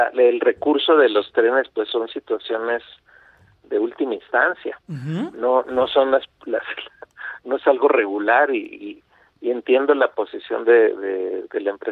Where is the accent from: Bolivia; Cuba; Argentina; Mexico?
Mexico; Que ya no somos los mexicanos que vamos a trabajar.